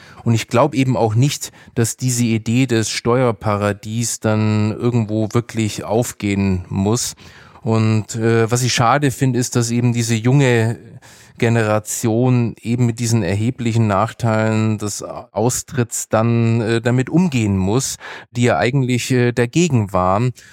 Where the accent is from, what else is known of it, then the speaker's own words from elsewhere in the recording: Nuremberg, Bavaria, Germany; Ich bin ja in Nürnberg aufgewachsen